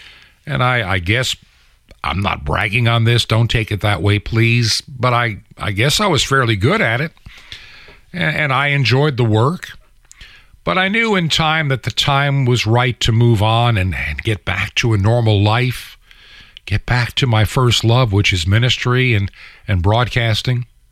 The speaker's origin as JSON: {"language": "English", "region": "New York", "country": "United States", "tie": "born there", "moved": "as an adult", "said": "And I was born in New York. I lived in Long Island. Went to college at St. John's University. Lived in upstate New York."}